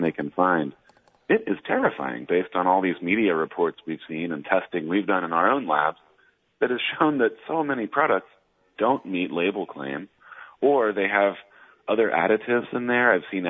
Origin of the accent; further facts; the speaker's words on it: Midwest, United States; now in Columbia, United States; Yeah, I'm in Columbia, Missouri. I grew up here in the Midwest, and now I get to travel around the country.